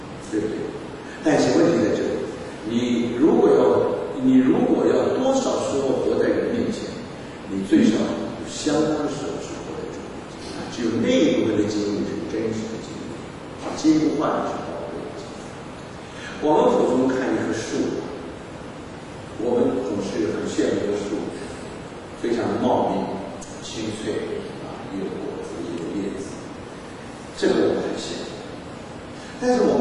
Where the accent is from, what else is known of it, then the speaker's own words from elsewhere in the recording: Taiwan; 所以我觉得我是台湾人啊